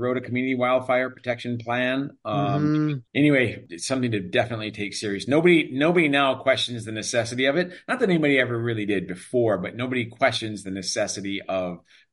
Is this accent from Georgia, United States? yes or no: no; Maui, Hawaii, United States; also born or lived in Oahu; I born and raised on Maui. Well, actually, I mean, born on Oahu, and my mom had complications in the pregnancy, so she got shipped over to Oahu.